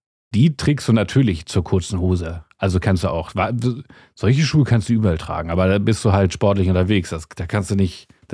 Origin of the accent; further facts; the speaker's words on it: Northern Germany, Germany; now in Bavaria, Germany; als Norddeutscher würde ich jetzt auch sagen